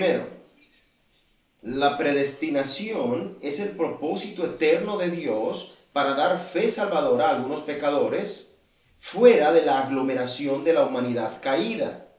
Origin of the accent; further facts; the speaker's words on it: Wales, United Kingdom; accent: Welsh; Spanish is a second language; espero que no cause ningún problema con mi hermoso acento galés.